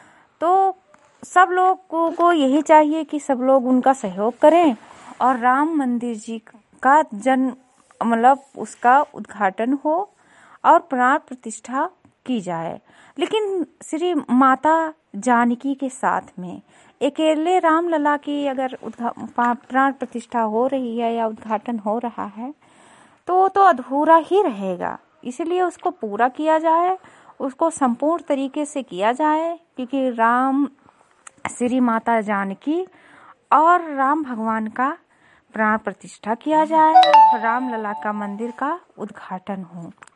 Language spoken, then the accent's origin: Hindi; Lakharampur, Uttar Pradesh, India; मैं विकास खंड विशेषगंज से हूँ। ग्राम पंचायत लखारामपुर, गांव लखारामपुर से